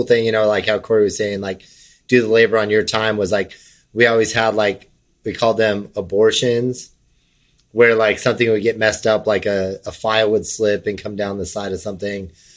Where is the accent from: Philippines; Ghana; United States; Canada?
United States; Arizona; I grew up in Arizona, and he worked on like the news broadcast that I watched as a child.